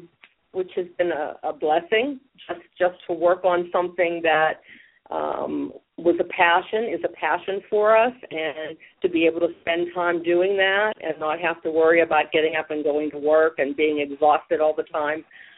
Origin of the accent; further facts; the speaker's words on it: Munhall, Pennsylvania, United States; I grew up in Munhall, PA, and went to Munhall High School, which is no more.